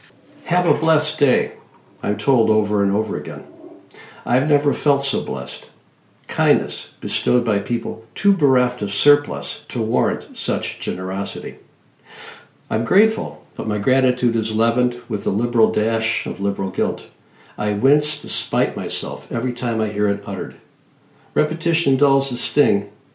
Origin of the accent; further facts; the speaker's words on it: Detroit, Michigan, United States; Yeah, I grew up in the Detroit area in the late 50s, early 60s, and I came from a family from the South, and they arrived here with some inherent biases.